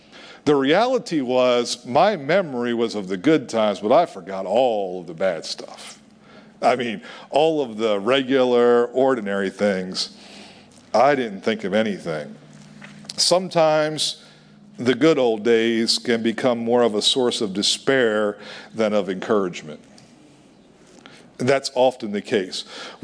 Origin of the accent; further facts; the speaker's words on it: Finksburg, Maryland, United States; I grew up in Finksburg on Markley Road. We had a big, giant hill in our backyard.